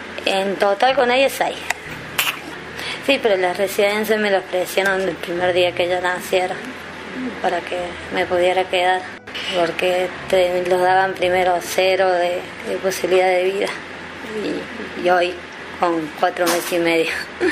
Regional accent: Santa Rosa de Calamuchita, Córdoba, Argentina; Yo soy del interior, de Santa Rosa de Calamuchita.

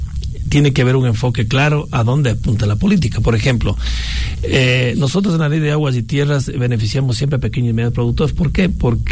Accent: Mejía, Pichincha, Ecuador; Con nuestra lista tenemos en Mejía, yo soy de Mejía

